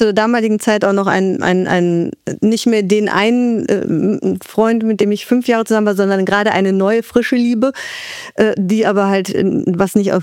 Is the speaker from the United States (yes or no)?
yes; Kauai, Hawaii, United States; Genau, es ist Kauai. Das ist die Garteninsel, die westlichste Insel.